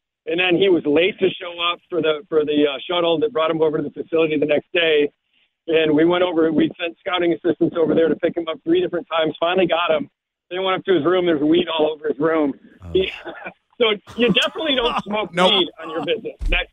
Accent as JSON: {"language": "English", "region": "Michigan", "country": "United States", "said": "I'm visiting my parents right now. This is my home state."}